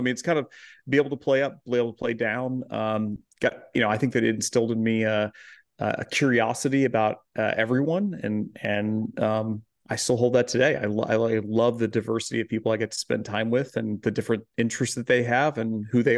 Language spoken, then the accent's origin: English; Joplin, Missouri, United States; growing up in Joplin